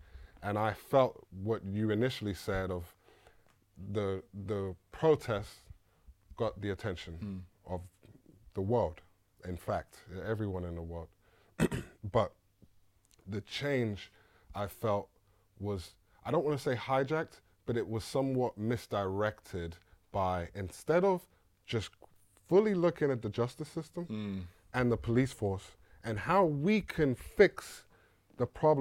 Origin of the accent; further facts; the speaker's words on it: London, United Kingdom; I grew up in London.